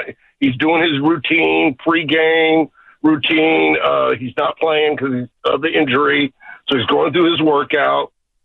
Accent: California, United States; Clay, we love you, we're from the Bay Area

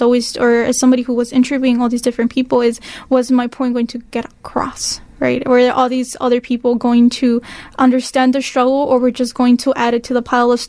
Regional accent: Chicago, Illinois, United States; I come from the Little Village area, so it's a predominant immigrant community. It's the second community of immigrants here in Chicago, the first being Pilsen.

